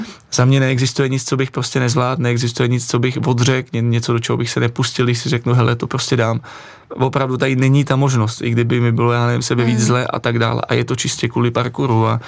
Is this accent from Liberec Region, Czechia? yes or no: no; Kladno, Central Bohemian Region, Czechia; já jsem z Kladna přešel na vysokou tady na Prahu 6 na Veleslavín